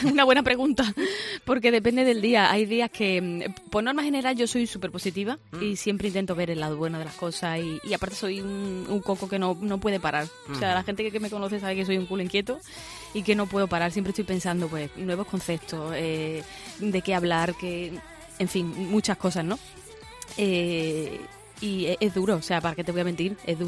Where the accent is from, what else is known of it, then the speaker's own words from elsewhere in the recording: Seville, Andalusia, Spain; now in Madrid, Spain; Pues mira, soy sevillana.